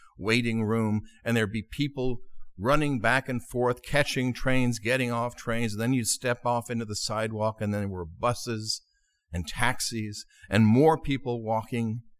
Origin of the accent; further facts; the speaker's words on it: Connecticut, United States; now in California, United States; I remember growing up in Connecticut, on the East Coast. We don't have this out here in California so much